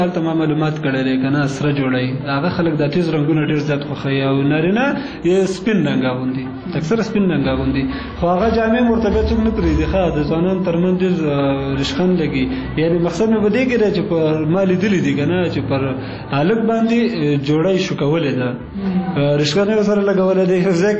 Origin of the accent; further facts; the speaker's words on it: Kunar, Afghanistan; زه اصلا د کونړ ولایت اوسېدونکی یم